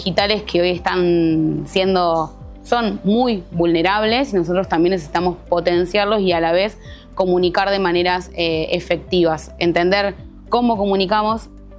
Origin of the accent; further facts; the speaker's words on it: Argentina; soy de Argentina